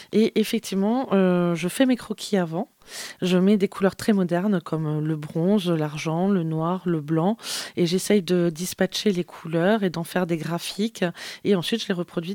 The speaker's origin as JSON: {"language": "French", "region": "Nouvelle-Aquitaine", "country": "France", "tie": "born or raised there", "said": "Et avant, de base, je suis périgourdine."}